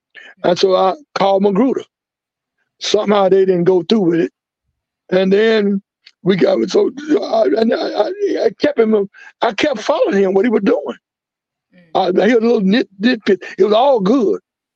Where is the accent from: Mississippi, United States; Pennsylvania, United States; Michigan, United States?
Mississippi, United States; Jackson; born there; I was born in Jackson, Mississippi.